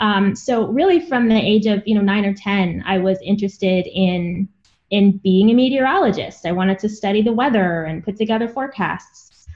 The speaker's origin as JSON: {"language": "English", "region": "Virginia", "country": "United States", "tie": "born or raised there", "also_born_or_lived": "Massachusetts", "said": "So I grew up here in the U.S. I was born up in Massachusetts. I lived there until I was about 9 years old, and then we moved down to Central Virginia."}